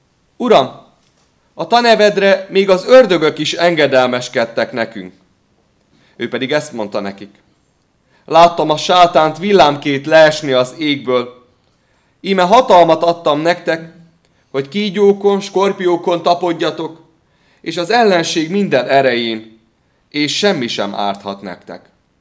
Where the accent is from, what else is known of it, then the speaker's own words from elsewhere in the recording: Nyíregyháza, Szabolcs-Szatmár-Bereg, Hungary; Én bár nyíregyházi vagyok, de rengeteg időt töltöttem anyai nagymamámnál még gyermekkoromban, Nagycserkeszen.